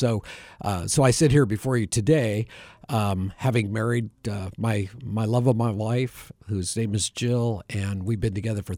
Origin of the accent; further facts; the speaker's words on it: Bend, Oregon, United States; No, I'm actually a Northwesterner, not on the East Coast, but on the West Coast. So I was born and raised in Bend, Oregon.